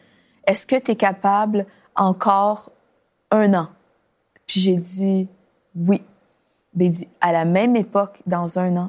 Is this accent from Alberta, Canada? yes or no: yes; Alberta, Canada; On retournait chez nous en Alberta.